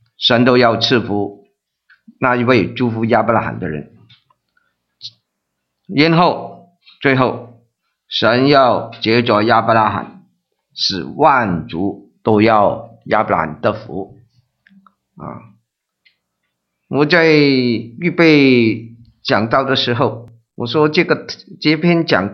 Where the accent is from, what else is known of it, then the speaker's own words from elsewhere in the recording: Guangdong, China; 我不是我是广东人，所以用了这个广东话啊。